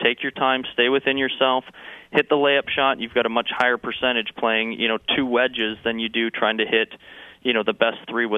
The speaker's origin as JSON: {"language": "English", "region": "Wisconsin", "country": "United States", "said": "I am originally from Wisconsin. That's how I know about all those cold, harsh winters and putting the clubs away for a few months."}